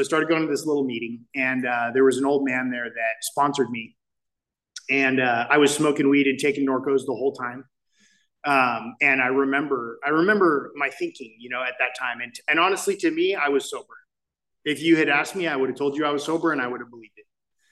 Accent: Santa Ana, California, United States; I grew up in Santa Ana.

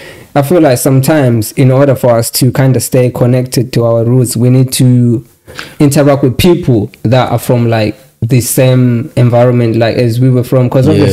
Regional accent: Zimbabwe; oh, where are you from? You're like, oh, I'm from Zim.

